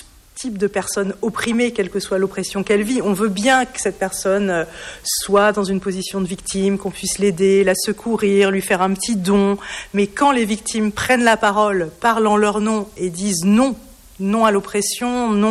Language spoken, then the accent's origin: French; France; qui suis d'une génération où j'ai grandi en France, dans la paix